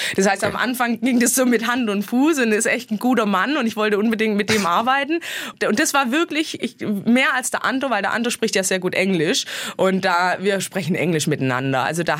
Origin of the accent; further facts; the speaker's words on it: Stuttgart, Baden-Württemberg, Germany; also Stuttgart ist meine Heimat oder das Schwabenländle